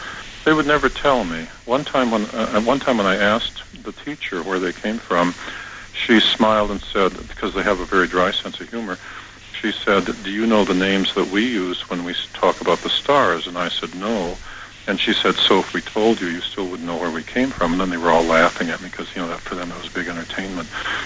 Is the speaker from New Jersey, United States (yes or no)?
no; Brooklyn, Wisconsin, United States; born there; No, I was born in Brooklyn, Wisconsin.